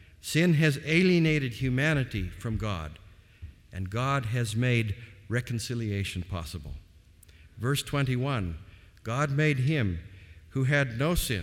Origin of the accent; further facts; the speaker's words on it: Malawi; When I was a child growing up in Malawi, the nation was passing through a transition from colonial government to independence.